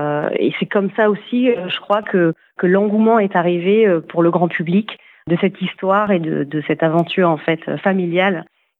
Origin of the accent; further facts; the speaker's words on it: Toulouse, Occitanie, France; je suis comédienne, je suis toulousaine